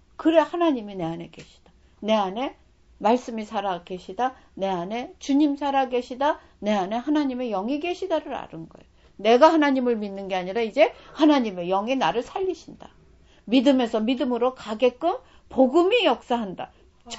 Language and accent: Korean; South Korea; 그리고 저는 또 한국 사람이지요.